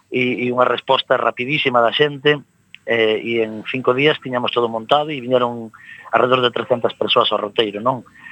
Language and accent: Galician; Encrobas, Galicia, Spain; moved away as an adult; eu nací nas Encrobas, medrei nas Encrobas e fun deixado das Encrobas de adulto, non? Vin como o val se foi destrozando pouco a pouco e como as máquinas e o burato provocou o derrumbamento da aldeana que eu vivía, que eran alrededor de 80 casas.